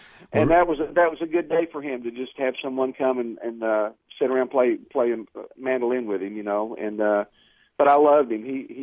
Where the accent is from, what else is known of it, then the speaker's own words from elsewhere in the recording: Kentucky, United States; that's the kind of old, pure-hearted people and common, people that I grew up with in Kentucky in the mountains, and I'm proud that I was from there.